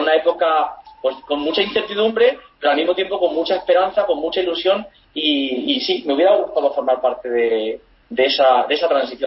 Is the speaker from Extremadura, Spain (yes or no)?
yes; Cáceres, Extremadura, Spain; moved away as an adult; pues dejar mi tierra, dejar Cáceres